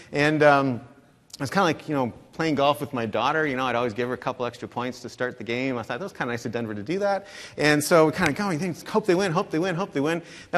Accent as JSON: {"language": "English", "country": "Canada", "said": "I'm Canadian, so this is like still kind of fresh for me."}